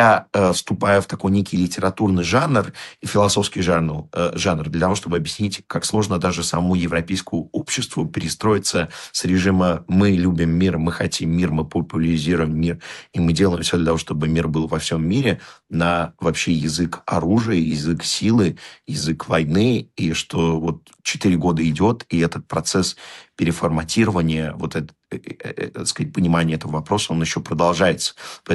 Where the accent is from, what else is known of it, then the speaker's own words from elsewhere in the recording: Russia; moved away as an adult; now in Bulgaria; Мне 25 лет, я уехал из России, я покинул Россию после политических преследований